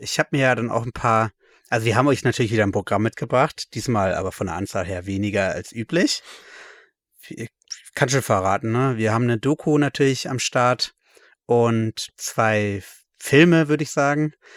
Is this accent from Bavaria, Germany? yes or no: no; Berlin, Germany; Aber ja, zu meiner Kindheit in Berlin dann eh.